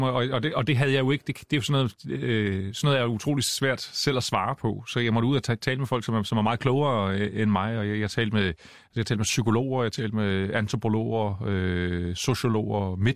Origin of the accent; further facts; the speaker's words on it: Hårby, Region of Southern Denmark, Denmark; also born or lived in Los Angeles, United States; jeg er søn af en amerikansk far og en dansk mor. Da jeg var 6 år gammel, flyttede vi fra Los Angeles til Hårby på Fyn.